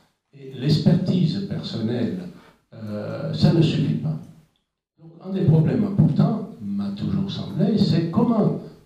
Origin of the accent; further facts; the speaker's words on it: Italy; accent: Italian; French is a second language; moved away as an adult; now in France; je suis d'origine italienne, mon accent vous le montre, arrivé en France il y a très longtemps. J'ai 68 ans, je suis arrivé à 20 ans. Je ne connaissais pas un mot de français